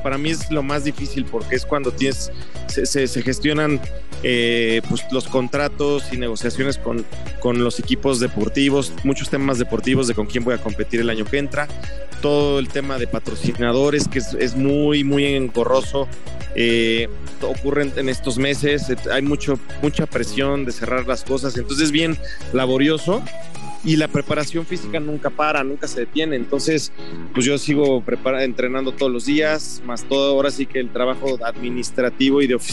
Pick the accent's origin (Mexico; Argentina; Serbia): Mexico; Mexico City; Yo soy de la Ciudad de México